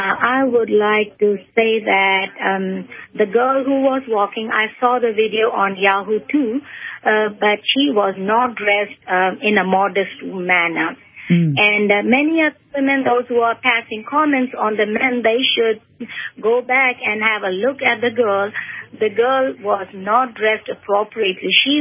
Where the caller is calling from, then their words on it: North Carolina, United States; calling from North Carolina.